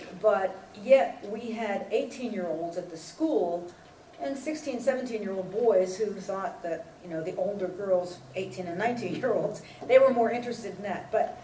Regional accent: Pennsylvania, United States; I was from Western Pennsylvania, and I had a Catholic education, most of it by choice.

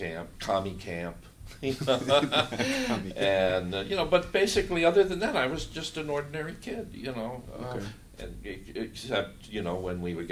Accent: Los Angeles, California, United States; also born or lived in Chicago; Well, I was born in Chicago, but I grew up in Los Angeles.

